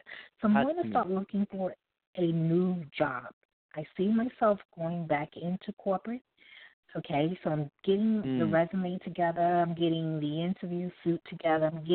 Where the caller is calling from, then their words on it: New York City, New York, United States; calling from New York City.